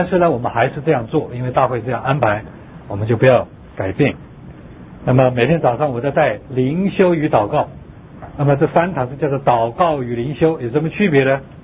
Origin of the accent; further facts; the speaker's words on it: China; now in United States; 我从中国来不觉得要刮胡子